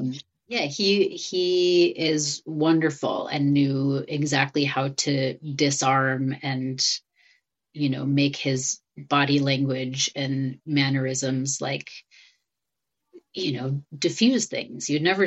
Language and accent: English; Midwest, United States; Yeah, I grew up in the Midwest.